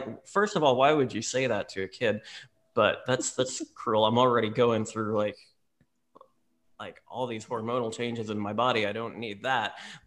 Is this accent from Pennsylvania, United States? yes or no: no; Long Island, New York, United States; now in New Orleans, United States; Like, this is back when I was still living on Long Island. I grew up on Long Island. I moved to New Orleans a couple years ago. So, you know, all the trace of Southern accent in my voice, that's completely acquired by accident.